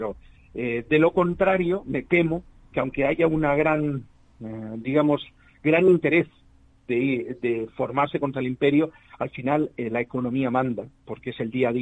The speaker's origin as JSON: {"language": "Spanish", "country": "Spain", "tie": "born there", "said": "soy español de nacimiento y norcoreano de adopción"}